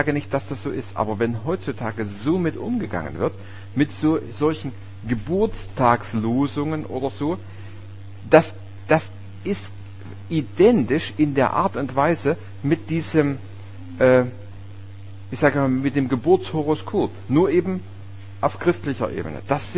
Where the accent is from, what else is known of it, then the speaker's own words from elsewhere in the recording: Saxony, Germany; Das war bei uns im Erzgebirge immer zu Ostern. Und da wurde in unserer Gemeinde das eben, sag ich mal, übertragen. War ja nur eine kleine Gemeinde mit, sagen wir, 25 Leute.